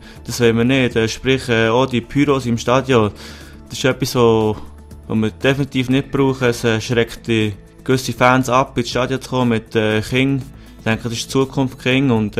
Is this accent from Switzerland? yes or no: yes; Burgdorf, Bern, Switzerland; ich weiss noch, ich bin in Burgdorf aufgewachsen